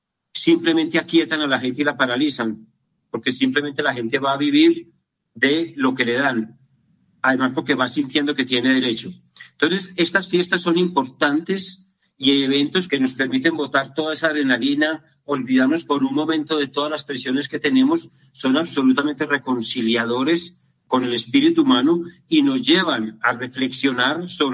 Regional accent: Colombia; estas fiestas son importantes porque nos unen y nos recuerda que somos colombianos y podemos abrazarnos.

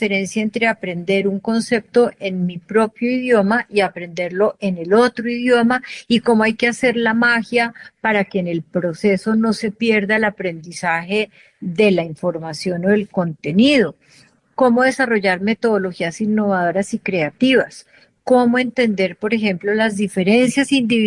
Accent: Colombia; nosotros partimos del reconocimiento de que somos colombianos e hispanohablantes

